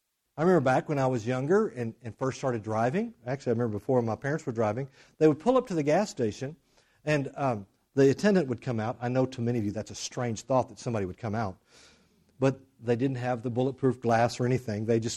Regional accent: Lubbock, Texas, United States; also born or lived in Moorpark, California; I grew up mostly in Lubbock here, but for about 4 years. We lived after my mom remarried, she and the man who's my dad now, we moved to California.

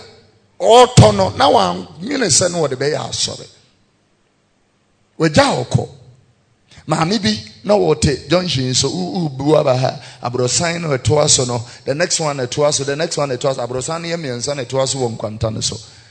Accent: Abeka, Greater Accra, Ghana; where I was born here in Tesano, but where I grew up here in Abeka and Fadama?

